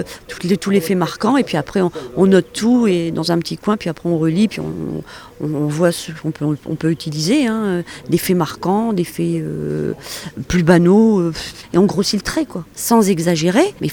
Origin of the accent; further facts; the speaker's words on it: La Capelle-lès-Boulogne, Hauts-de-France, France; Moi, je suis de La Capelle les Boulognes.